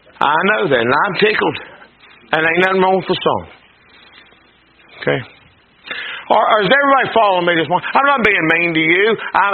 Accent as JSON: {"language": "English", "country": "United States", "said": "Now listen, I'm for our president. I'm for our Senate and Congress. I'm an American."}